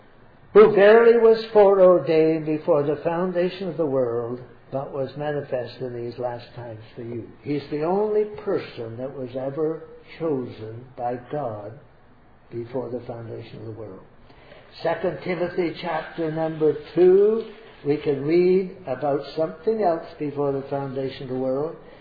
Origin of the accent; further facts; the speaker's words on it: Canada; Most of you people are Americans. I'm not. I'm a Canadian.